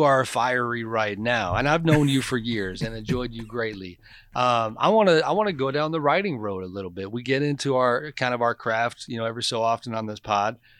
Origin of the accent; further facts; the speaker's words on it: California, United States; Like, I mean, I'm a West Coast dude. I grew up in California.